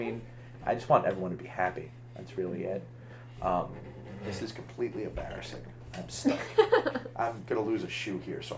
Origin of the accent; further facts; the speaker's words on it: New York, United States; also born or lived in Chicago; I mean, I'm from New York. I lived in Chicago for 15 years.